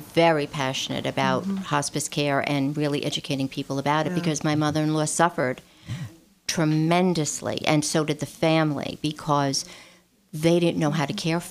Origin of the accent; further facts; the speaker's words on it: New York, United States; I come from Rockland.